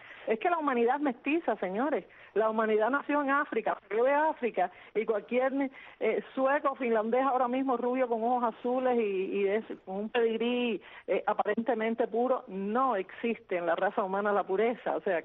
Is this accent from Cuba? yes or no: yes; Cuba; Yo no soy hispanodescendiente, yo soy cubana.